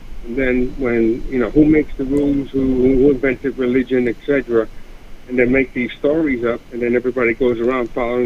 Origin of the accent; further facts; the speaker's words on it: New York, United States; now in Virginia, United States; Yes, sir. I'm a New Yorker. I grew up there.